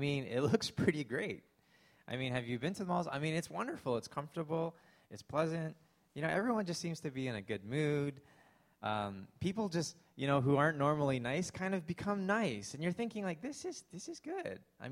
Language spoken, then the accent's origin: English; Canada; Thanksgiving is really, as a Canadian, I find it very interesting